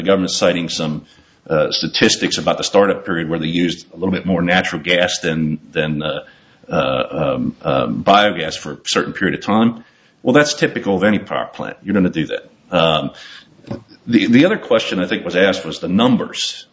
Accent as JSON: {"language": "English", "region": "Pennsylvania", "country": "United States", "tie": "born or raised there", "said": "I grew up in Western Pennsylvania, having a lot of natural gas pieces"}